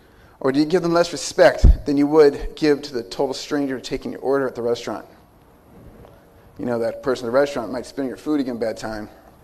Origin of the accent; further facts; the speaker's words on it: San Diego, California, United States; also born or lived in Phoenix; I am originally from the West Coast. I was born and raised in San Diego, and I spent my teen years in Phoenix before I joined the Air Force and traveling the world until we were assigned here.